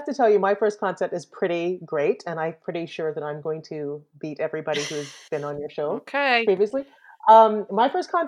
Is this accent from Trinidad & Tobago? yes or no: yes; Trinidad & Tobago; now in Kingwood, United States; And I was a pretty new immigrant to the United States, right? Because I'm from the Caribbean, from Trinidad. And I had just moved to Kingwood, Texas